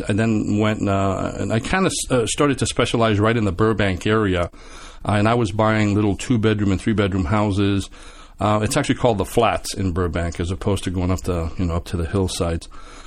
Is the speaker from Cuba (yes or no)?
yes; Cuba; now in United States; we came from Cuba. So I wasn't actually born here. My father decided to move us up to Massachusetts and stuff. And we started out living in subsidized housing.